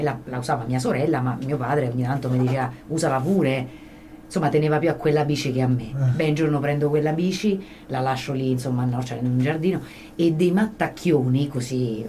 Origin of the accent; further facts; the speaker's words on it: Norcia, Umbria, Italy; ho detto io sono di Norcia, perché la mia terra, non so, sono molto radicata nel mio territorio